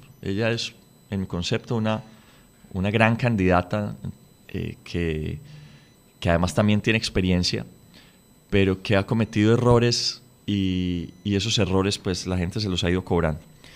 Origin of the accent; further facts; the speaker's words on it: Medellín, Antioquia, Colombia; Yo vengo más de un mundo urbano, ¿no? Más que de un mundo rural. Yo vengo de Medellín, viví en un barrio y al frente de mi casa había otra casa.